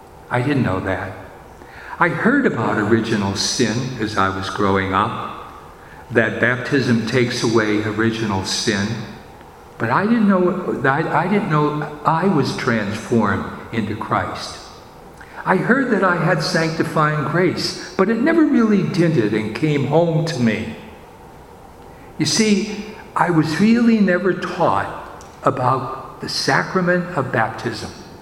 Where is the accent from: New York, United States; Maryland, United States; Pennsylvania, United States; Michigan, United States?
Pennsylvania, United States; Wilkes-Barre; born there; I was born on June the 13th, 1928, in Wilkes-Barre, Pennsylvania.